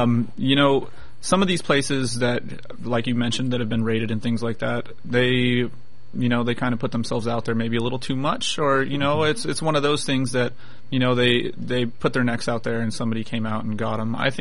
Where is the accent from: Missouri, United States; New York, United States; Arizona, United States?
Arizona, United States; Flagstaff; I grew up in Flagstaff, Arizona, actually.